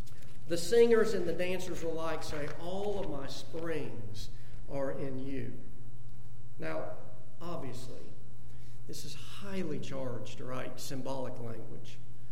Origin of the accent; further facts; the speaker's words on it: the South, United States; As a Southerner, I knew Northern Christians.